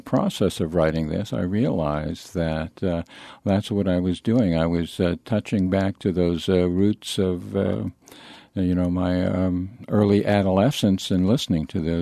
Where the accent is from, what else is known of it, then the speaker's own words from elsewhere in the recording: Canada; Well, of course, I grew up in Canada in the late 40s, early 50s, and there was no TV in those days.